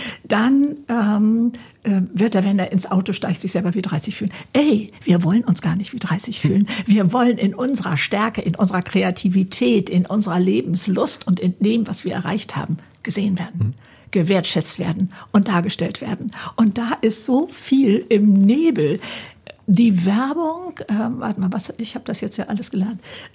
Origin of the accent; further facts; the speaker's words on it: Hamburg, Germany; als Hamburger